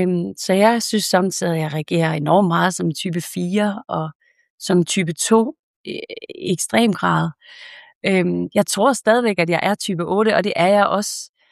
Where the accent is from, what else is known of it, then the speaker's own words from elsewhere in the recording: Esbjerg, Region of Southern Denmark, Denmark; jeg er esbjergenser af hjertet. Jeg elsker havet.